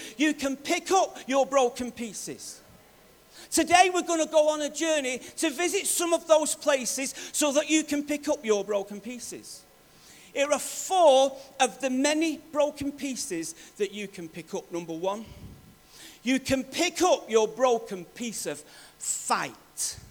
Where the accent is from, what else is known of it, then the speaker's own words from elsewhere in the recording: Salford, North West England, United Kingdom; born there; also born or lived in Manchester; and I was born in Salford and I lived in Manchester. Well, we're all part of Greater Manchester, but you know what I mean.